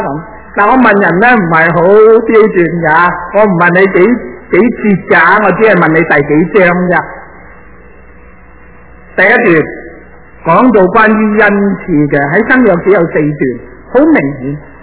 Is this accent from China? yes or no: yes; China; 合乎中道的意思就是说中庸之道，我们中国人中庸之道是最好的。